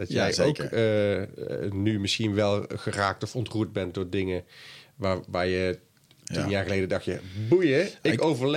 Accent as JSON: {"language": "Dutch", "town": "Boxmeer", "region": "North Brabant", "country": "Netherlands", "tie": "born there", "said": "Dus hij was jarenlang wethouder in het dorp waar ik geboren ben."}